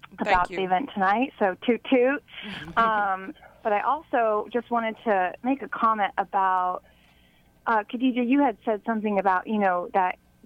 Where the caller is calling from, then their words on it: Kansas City, Missouri, United States; I'm from South Kansas City.